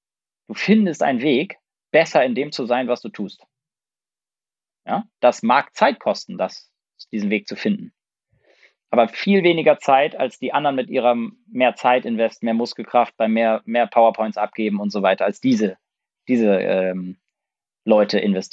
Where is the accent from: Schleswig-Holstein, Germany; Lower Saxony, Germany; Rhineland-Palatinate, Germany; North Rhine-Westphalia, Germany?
Schleswig-Holstein, Germany; Lübeck; Und ich bin in Lübeck geboren und im Umfeld von Lübeck aufgewachsen, in einem ganz, ganz kleinen Dorf. Und da gab es 5 Bauernhöfe und 60 Häuser.